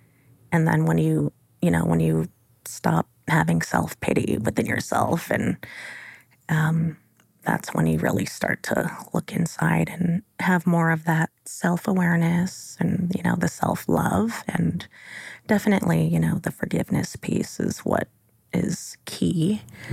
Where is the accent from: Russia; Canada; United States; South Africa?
Canada; Saddle Lake, Alberta; You know, I growing up in Sad Lake, a population of, you know, 10,000 people